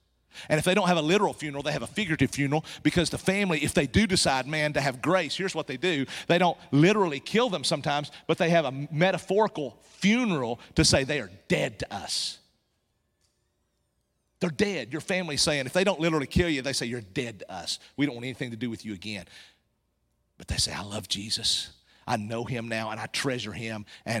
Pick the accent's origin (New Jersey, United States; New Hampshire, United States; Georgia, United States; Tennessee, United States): Tennessee, United States; I grew up in Appalachian Mountains in East Tennessee and went to public school.